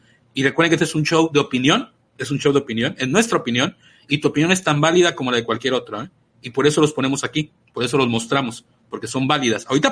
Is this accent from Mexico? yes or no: yes; Mexico; Yo soy acá de México, yo soy asalariado, yo soy maestro todavía